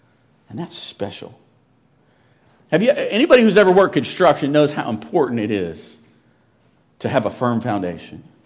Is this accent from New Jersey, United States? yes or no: no; Charlotte, North Carolina, United States; in Christ, it doesn't matter that my wife is from Lake Charles, Louisiana, and I'm from Charlotte